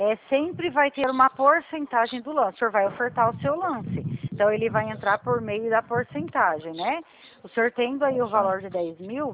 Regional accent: São Paulo, Brazil; eu sou do estado de São Paulo

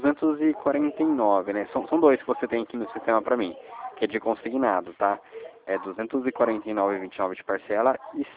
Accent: São José dos Campos, São Paulo, Brazil; Eu sou de São José dos Campos

